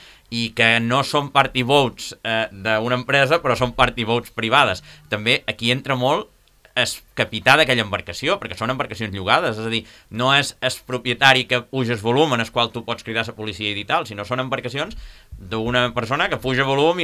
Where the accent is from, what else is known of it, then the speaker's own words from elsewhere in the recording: Ibiza, Balearic Islands, Spain; que també venen a disfrutar de la nostra illa